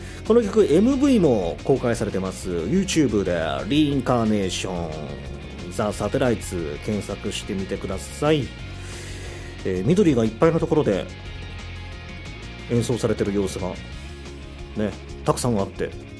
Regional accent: Nagasaki, Japan; 僕の地元長崎ソングとかもまた作ってほしいな

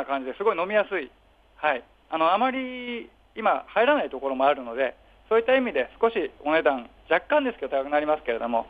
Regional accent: Chofu, Tokyo, Japan; 私自体が調布の出身でして、で、地元でお店を始めました。

